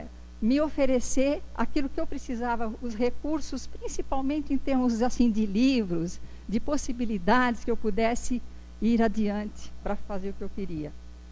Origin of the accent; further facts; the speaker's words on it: Piedade, São Paulo, Brazil; De Piedade, nós somos de Piedade.